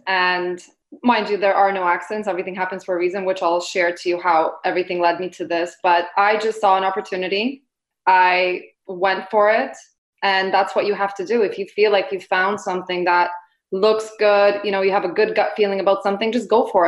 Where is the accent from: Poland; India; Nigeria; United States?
Poland; English is a second language; now in Canada; I'm an immigrant. I came from Poland.